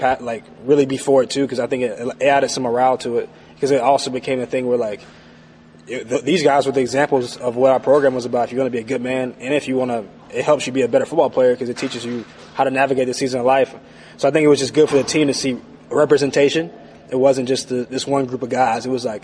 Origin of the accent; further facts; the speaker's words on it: Southeast, United States; And so I think we're all from the Southeast. We're a bunch of Southern boys out, heading out to California.